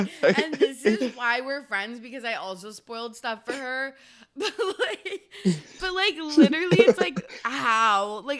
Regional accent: Canada; I am Canadian. I live on Vancouver Island, which in most cases is an absolute dream. I couldn't imagine living anywhere else.

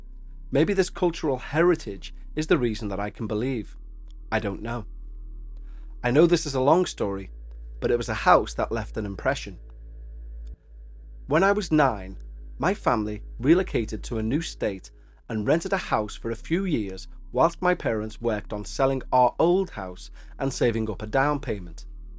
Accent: Philippines; I come from the Philippines, where religious faith and belief in the ghosts, cryptids, and witches go hand in hand.

